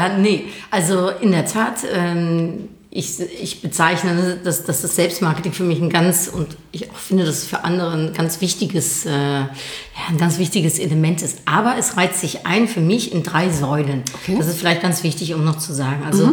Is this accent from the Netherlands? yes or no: yes; Netherlands; German is a second language; Ich bin Niederländerin.